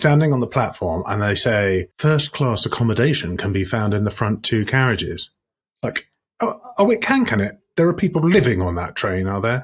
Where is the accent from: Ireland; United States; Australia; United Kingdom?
United Kingdom; But, of course, we are frightfully British.